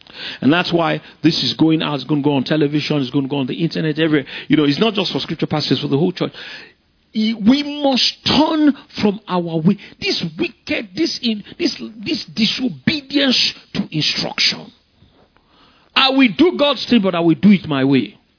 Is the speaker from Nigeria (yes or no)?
yes; Nigeria; I don't say that because I'm a Nigerian.